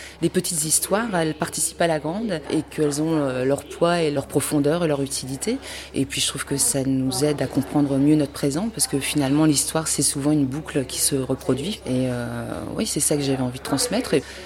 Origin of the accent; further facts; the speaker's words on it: Fourmies, Hauts-de-France, France; born there; je suis née à Fourmies.